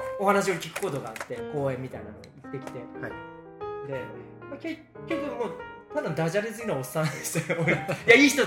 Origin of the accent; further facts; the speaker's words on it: Aichi, Japan; 私たち、愛知県民としてはすごく嬉しい